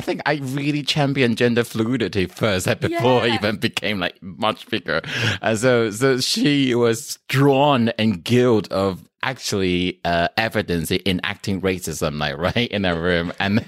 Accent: Taipei, Taiwan; I am from Taipei, which is the capital city of Taiwan.

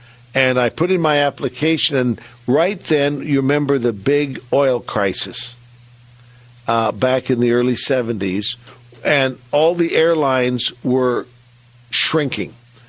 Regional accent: San Francisco, California, United States; As a kid growing up in San Francisco, I'd go down and watch the ships push out, sailing under the Golden Gate Bridge

